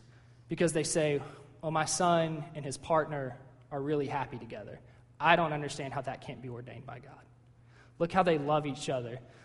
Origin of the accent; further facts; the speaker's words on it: Texas, United States; born there; My dad's from Texas. I was born in Texas. That's just what I am.